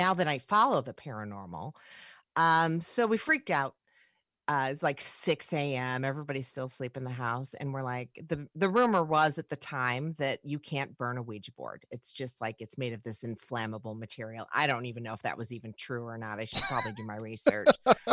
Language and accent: English; Griffith, Indiana, United States; Growing up in Griffith when it was, you know, Mayberry.